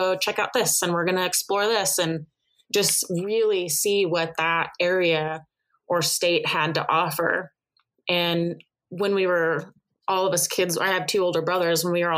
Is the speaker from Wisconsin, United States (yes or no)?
no; Seattle, Washington, United States; born there; also born or lived in Puerto Rico / New Mexico / Minnesota / District of Columbia, United States; now in Utah, United States; So I was born in Seattle. Lived in Puerto Rico, not technically a state, but lived in Puerto Rico, New Mexico, Minnesota, DC, Montana, then Utah.